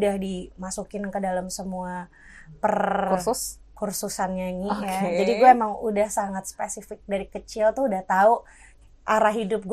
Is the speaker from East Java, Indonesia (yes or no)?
no; Biak, Papua, Indonesia; born there; lahirnya di sana, which is aku, lahirnya di Papua, di Biak.